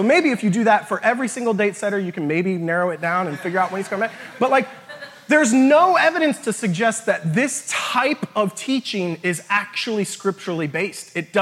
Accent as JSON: {"language": "English", "town": "Las Vegas", "region": "Nevada", "country": "United States", "said": "I'm from Las Vegas, okay?"}